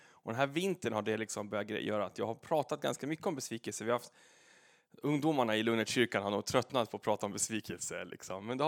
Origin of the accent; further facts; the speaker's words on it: Stockholm, Stockholm County, Sweden; also born or lived in Falun; Och jag är född i Falun, uppväxt i Stockholm i förorten. Och sen är jag tillbaka hit sen några år